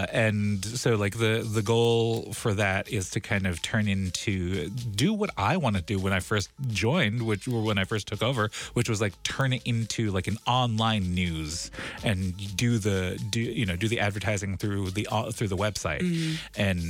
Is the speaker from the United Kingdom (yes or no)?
no; South Dakota, United States; now in Minneapolis, United States; And so I am the token Midwesterner. I'm like, yep, I live in Minneapolis and I'm from South Dakota.